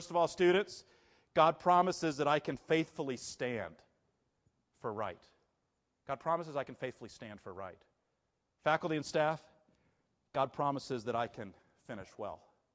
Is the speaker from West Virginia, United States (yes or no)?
yes; Huntington, West Virginia, United States; I'm from Huntington. It's beyond us.